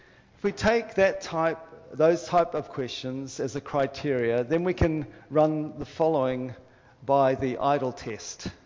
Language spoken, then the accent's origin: English; Sydney, New South Wales, Australia; born there; so I was born in Sydney.